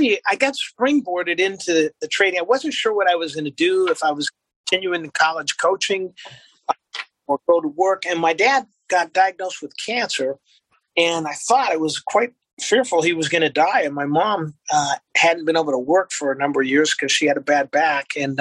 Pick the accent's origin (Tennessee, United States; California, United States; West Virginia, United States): California, United States; Los Angeles; I started taking classes at University of Southern California back in my hometown in LA.